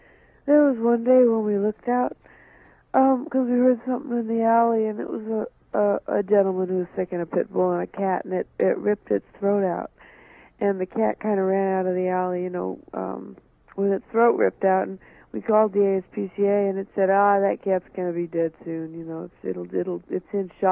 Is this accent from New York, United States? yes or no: yes; Harlem, New York, United States; also born or lived in Queens; It was in Harlem. It was in Queens when we had our first cats. And then when we moved to Harlem, we lived next to an alley, and there were just so many cats in the alley.